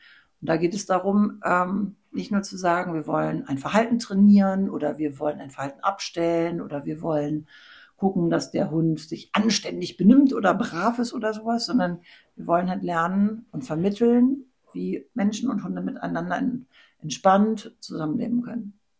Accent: Hamburg, Germany; born there; Geboren bin ich in Hamburg und lebe jetzt noch nördlich davon, Richtung dänischer Grenze.

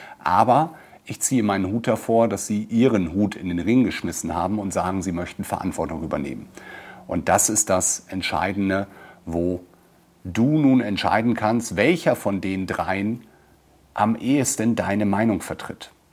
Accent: Emlichheim, Lower Saxony, Germany; Bei uns in Emlichheim gab es ja eine etwas turbulentere Wahl der Kandidaten

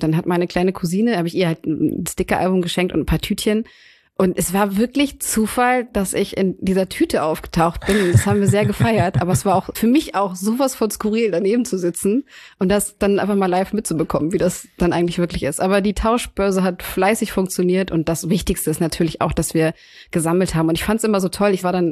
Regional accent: Norte, Portugal; In Westen, ja gut, das ist nicht ganz meinem Gebiet. Ich komme aus dem Norden.

